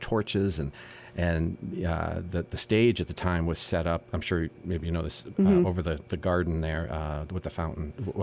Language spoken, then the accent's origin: English; Lenox, Massachusetts, United States; my personal connection with it is I grew up in Lenox.